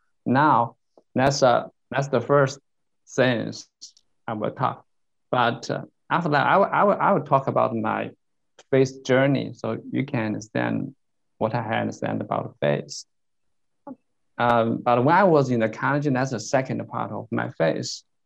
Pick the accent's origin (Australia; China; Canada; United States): China; English is a second language; but I was born in China when I was 10 or 15. There is no religion in our country, because at that moment when I was in the primary school, the teacher didn't tell me anything about the religions